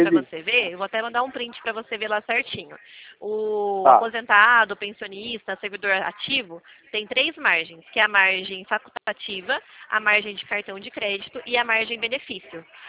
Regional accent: Limeira, São Paulo, Brazil; Eu sou aqui de Limeira.

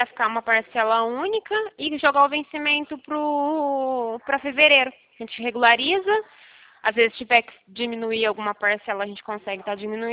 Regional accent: Pirassununga, São Paulo, Brazil; eu sou de Pirassununga

